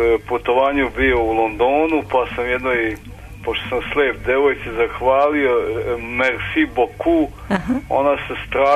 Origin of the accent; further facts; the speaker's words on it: Belgrade, Serbia; Iz Beograda.